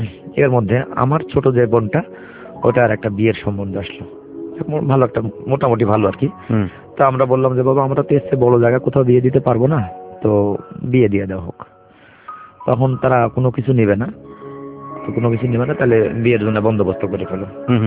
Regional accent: Natore, Rajshahi Division, Bangladesh; তখন আমাদের এখানে কিন্তু নাটোরের বাড়ি

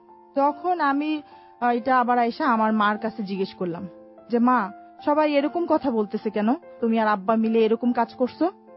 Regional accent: Dhaka, Dhaka Division, Bangladesh; আমার জন্ম 1979-5 জুন ঢাকা মালিবাগে।

